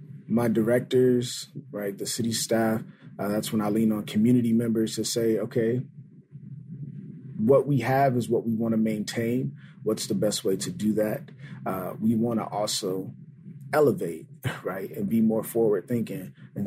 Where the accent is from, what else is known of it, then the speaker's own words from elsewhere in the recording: Milwaukee, Wisconsin, United States; now in La Crosse, United States; both growing up in Milwaukee and being here in La Crosse.